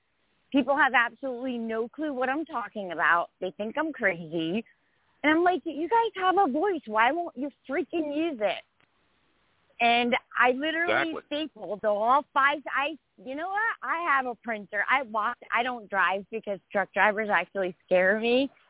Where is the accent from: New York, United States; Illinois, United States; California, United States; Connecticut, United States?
Connecticut, United States; You know, I'm from Connecticut, kind of like a little communist state.